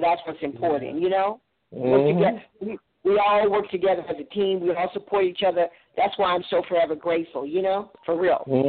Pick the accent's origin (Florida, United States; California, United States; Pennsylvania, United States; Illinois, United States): Illinois, United States; Chicago; also born or lived in New York City; You know, my hometown is Chicago, and I lived in New York City for a lot of years. So I know real cold. Remember, I'm from Chicago. I lived on Lake Michigan.